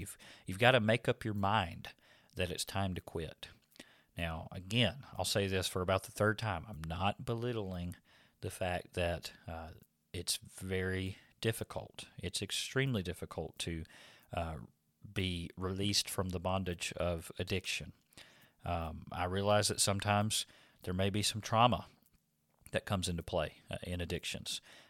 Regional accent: Louisiana, United States; Brother Jordan May from back in Louisiana, my hometown area.

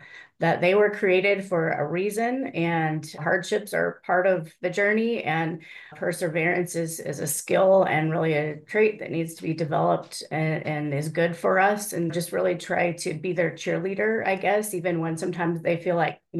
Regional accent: Iowa, United States; from Iowa.

